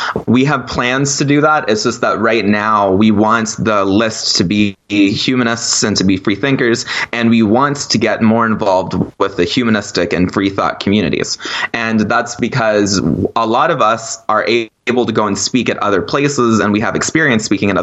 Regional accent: Colombia; also born or lived in Honduras / Panama; And I was raised in Latin America myself. I was raised in Colombia, Honduras, and Panama

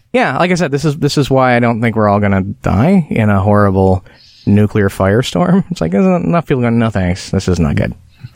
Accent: Chicago, Illinois, United States; Well, no, because I'm like in some weird constant pizza war because I'm from Chicago.

